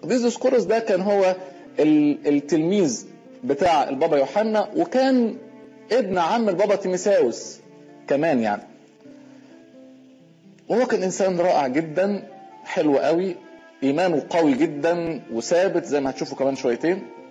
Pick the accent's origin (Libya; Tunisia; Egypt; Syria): Egypt; جت رهبنت عندنا في مصر